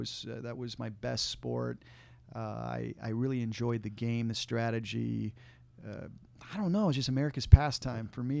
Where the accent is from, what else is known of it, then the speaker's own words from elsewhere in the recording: Lakeville, Minnesota, United States; Yeah, you know, homegrown right here in the state of Minnesota, and it was, you know, a great place to grow up.